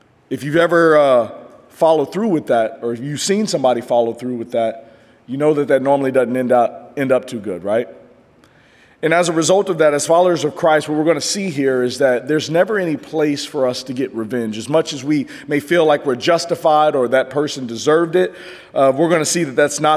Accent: Kansas City, United States; so growing up in Kansas City, we used to have this thing

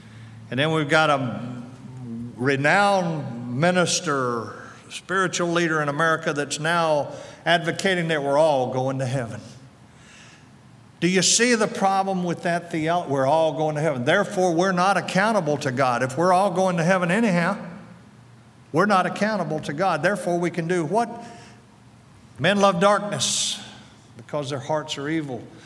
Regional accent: North Carolina, United States; By the way, I'm from North Carolina. Can you tell that?

